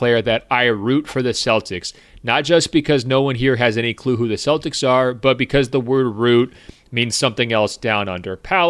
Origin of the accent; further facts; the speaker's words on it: Philippines; In my home country of the Philippines, everyone would have been jumping up and down with me, but I happen to live in a country where netball is a thing.